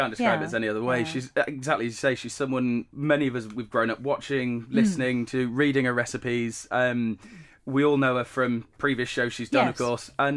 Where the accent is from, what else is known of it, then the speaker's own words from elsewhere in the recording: Leeds, Yorkshire and the Humber, United Kingdom; moved away as an adult; now in York, United Kingdom; Well, originally I'm from Leeds and went to York 10 years ago now for uni and just never left, really.